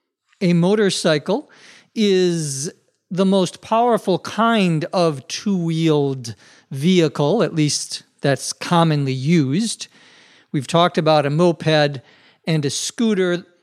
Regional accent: Minnesota, United States; I remember growing up in Minnesota, and when I learned to drive, having this happen to me once or twice.

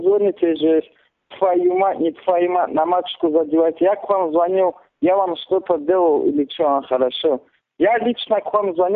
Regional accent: Khasavyurt, Dagestan, Russia; С Хасавюрта я.

